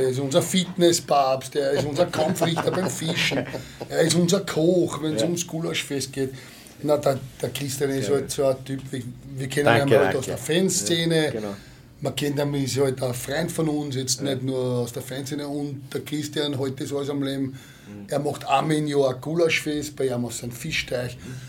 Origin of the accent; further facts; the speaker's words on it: Vienna, Austria; Ich komme aus Wien, hier ist am leichtesten.